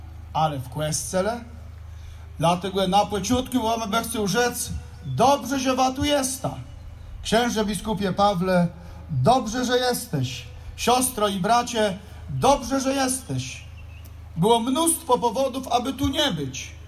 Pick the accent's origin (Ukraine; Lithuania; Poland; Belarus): Poland; Pomeranian Voivodeship; a jako Kaszubi dzisiaj